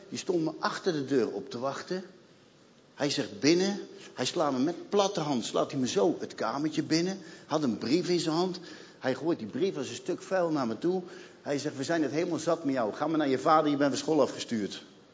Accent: South Holland, Netherlands; accent: Rotterdam; dat lieve kleine knulletje met mijn Rotterdamse accentje

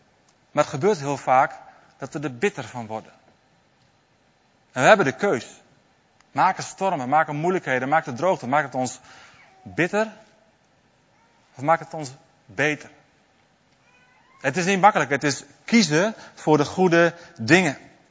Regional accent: Netherlands; Daar kunnen wij als Nederlanders niet zo goed mee omgaan.

